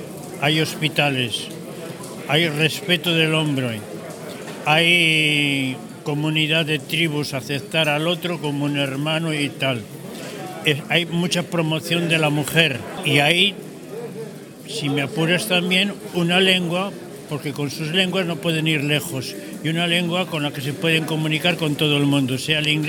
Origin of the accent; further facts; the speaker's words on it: Soba, Cantabria, Spain; Quiero mucho a los de Ruesga, pero soy de Soba.